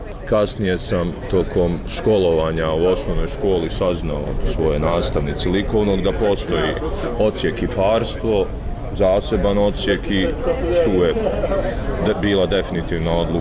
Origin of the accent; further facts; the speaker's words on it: Bosnia & Herzegovina; kod nas u BiH